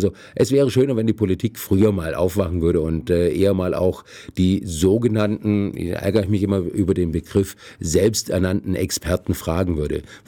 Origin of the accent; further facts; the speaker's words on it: Aalen, Baden-Württemberg, Germany; Ich komme aus dem Raum Aalen, wohne in Bopfing selber